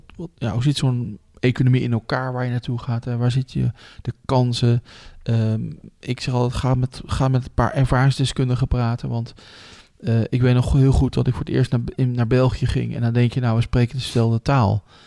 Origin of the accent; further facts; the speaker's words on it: Netherlands; Waarbij ik dan vooral als Nederlander op de achtergrond ben gebleven.